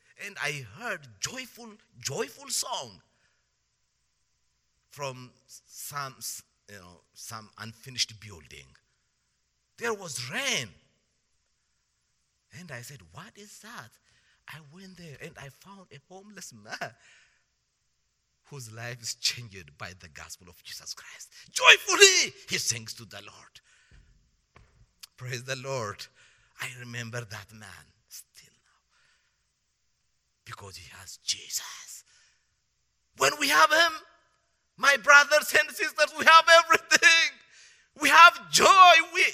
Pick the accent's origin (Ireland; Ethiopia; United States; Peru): Ethiopia; I'm from Ethiopia, from one of the poorest countries in the world.